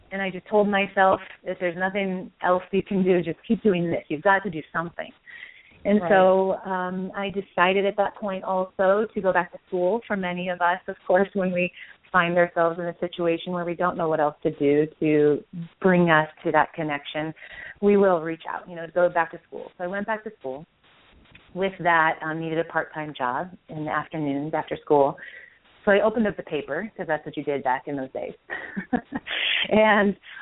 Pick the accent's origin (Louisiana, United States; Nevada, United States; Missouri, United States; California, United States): Nevada, United States; Lake Tahoe; moved away as an adult; So I grew up in Lake Tahoe, Nevada, and I moved to Washington, D.C. in my early 20s with my former husband.